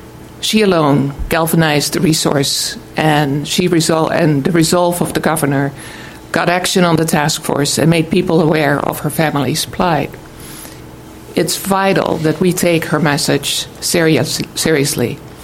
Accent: Friday Harbor, Washington, United States; I'm from Friday Harbor, and I'm here as a concerned citizen

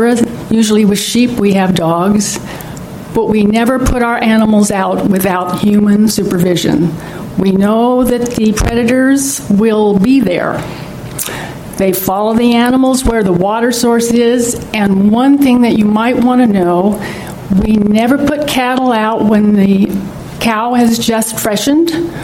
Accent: Washington, United States; I'm a rancher from Klickitat and Clark Counties.

